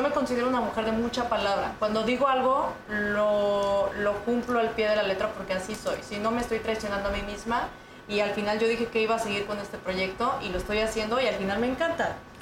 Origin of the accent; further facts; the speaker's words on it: Acapulco, Guerrero, Mexico; Acapulco se destrozó, a mí me tocó, yo soy de Acapulco y a mí me tocó pasarlo allá